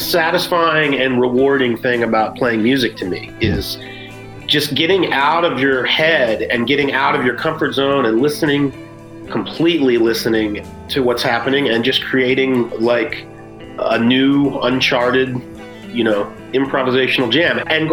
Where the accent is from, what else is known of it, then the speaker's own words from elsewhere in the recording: Baltimore, Maryland, United States; I grew up in Baltimore and started going to record stores in the 70s